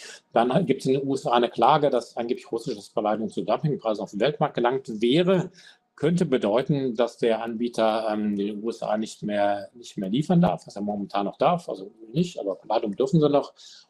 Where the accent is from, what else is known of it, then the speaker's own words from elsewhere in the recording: China; Die Staatsanleihen kaufen, weiß ich jetzt nicht so als Chinese, also in China die Nachfrage nach Gold war dann sehr stark.